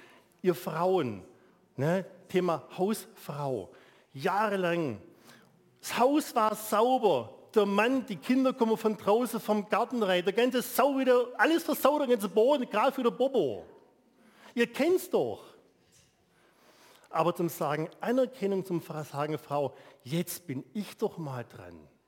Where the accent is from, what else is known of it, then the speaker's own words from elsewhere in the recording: Baden-Württemberg, Germany; also als Schwabe, 13 Euro, fast ein Vermögen für uns